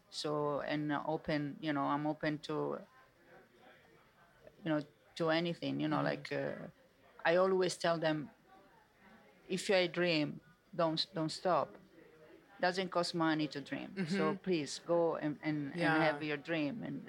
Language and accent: English; Tuscany, Italy; I'm from Tuscany, so I'm very proud of olive oil and everything.